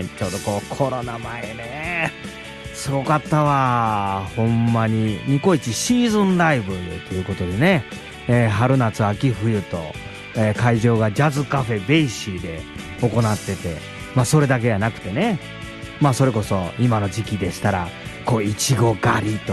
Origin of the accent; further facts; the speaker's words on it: Shijimi, Hyogo, Japan; 僕はしじみ町の出身なんですけどね、